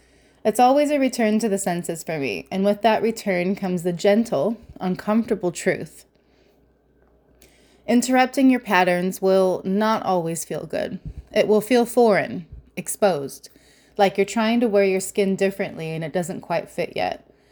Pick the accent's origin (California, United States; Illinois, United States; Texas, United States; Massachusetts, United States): California, United States; also born or lived in New Zealand; now in Southern United States; I was born in New Zealand, but raised in Southern California. Spring always felt like home, but now, after 15 years of living in the South